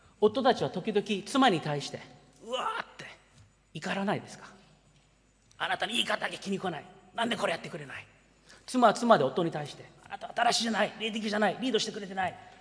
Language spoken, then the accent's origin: Japanese; United States; 私はアメリカ育ちのハリウッド映画の見過ぎかもしれない。